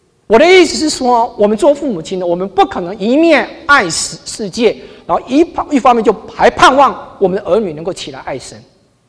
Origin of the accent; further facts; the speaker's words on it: China; 所以我们中国人滑手机是世界排名第一的